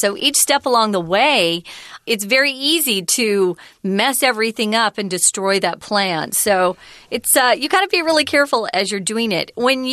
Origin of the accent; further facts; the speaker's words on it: Arizona, United States; When I grew up in Arizona, which is close to Mexico. We share a border.